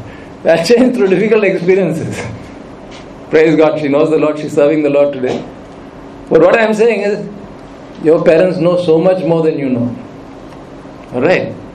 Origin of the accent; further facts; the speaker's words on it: Palangnad, Kerala, India; Now, I grew up in Palangnad, and the place is full of paddy fields. When we were kids, and when it rains, you have the boats, you can go inside through the stream, and on either side there's paddy field.